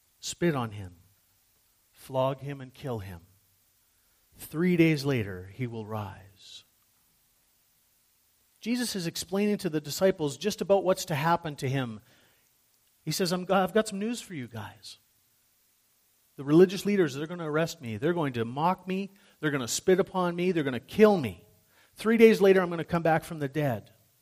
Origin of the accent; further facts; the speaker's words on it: Canada; And you wouldn't dare, as a Canadian, be the first to rush up there, would you?